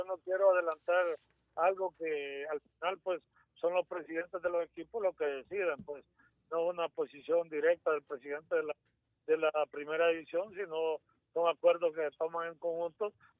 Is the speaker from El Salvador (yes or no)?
yes; El Salvador; todos somos salvadoreños